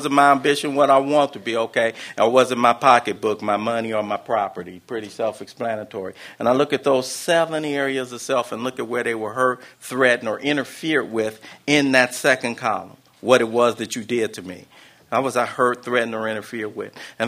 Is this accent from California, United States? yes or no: yes; Los Angeles, California, United States; I come from South Central Los Angeles. I grew up in Watts, and more kids than not didn't have a father at the house.